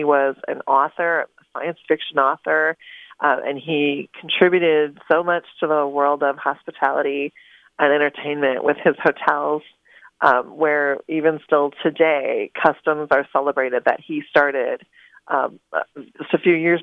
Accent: Merrill, Wisconsin, United States; like the man from my hometown area, from Merrill, Wisconsin

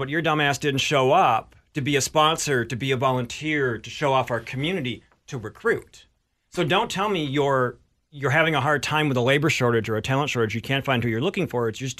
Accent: Richfield, Minnesota, United States; I grew up in Richfield. I went to the University of Minnesota. I moved back to my parents' house in Richfield. Then I moved to the North Loop. And now I'm living out in the West Burbs.

